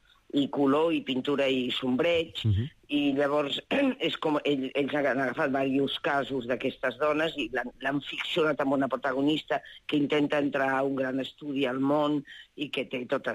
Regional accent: Valencia, Valencian Community, Spain; Jo soc de València, safrà.

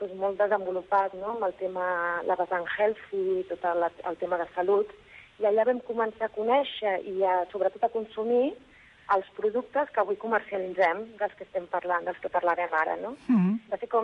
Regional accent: Barcelona, Catalonia, Spain; Nosaltres som de Barcelona originàriament i vam decidir deixar les feines més d'oficina que teníem, la ciutat, i vam apostar per una vida més propera a la natura, més senzilla

